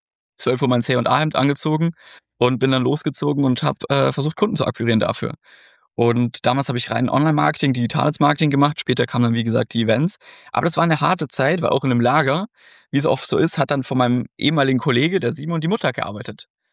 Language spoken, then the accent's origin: German; Águilas, Region of Murcia, Spain; In Südspanien, also wirklich in so einem Fischerdorf, in Águilas, um genau zu sein. Okay. In der Region de Murcia.